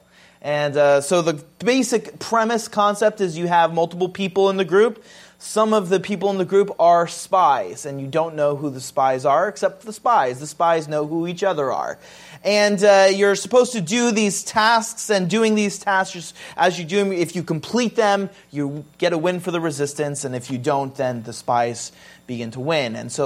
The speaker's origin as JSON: {"language": "English", "country": "United States", "said": "And I was always struggling as an American that didn't usually kiss."}